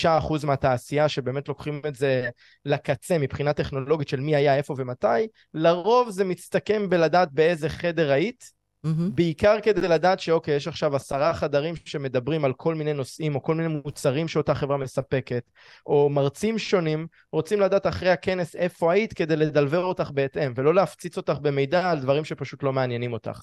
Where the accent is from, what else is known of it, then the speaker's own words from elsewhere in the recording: Herzliya, Tel Aviv District, Israel; אני מהרצליה